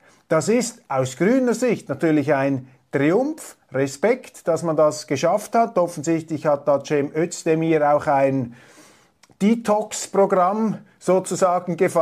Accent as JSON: {"language": "German", "country": "Switzerland", "said": "Für mich als Schweizer ist das Ganze nicht so rätselhaft"}